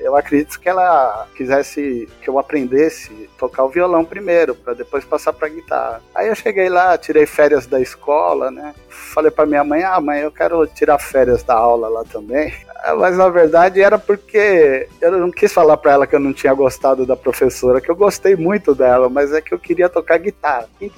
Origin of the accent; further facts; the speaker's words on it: São Paulo, Brazil; also born or lived in Jacareí; Eu nasci em Jacareí, mas só nasci. Eu vivi um ano lá, daí a gente já se mudou para São Paulo, porque meu pai trabalhava em obras, tanto é que meu pai é de Barão de Cocais, lá de Minas, e a minha mãe, gaúcha do Alegrete, lá do Rio Grande do Sul.